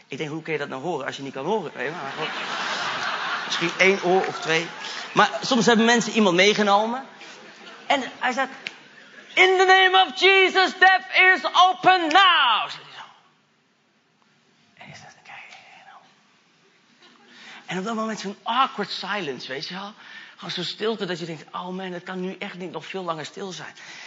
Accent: Netherlands; Ik weet dat ik als Nederlander soms wat hoogdravend ben, zeg maar, vergeleken bij het gemiddelde.

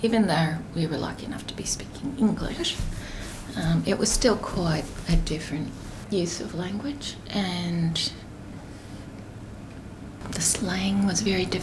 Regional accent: Connecticut, United States; now in Australia; Yeah, I came from New England, from Connecticut. My whole family came, which was two older brothers and myself and my parents.

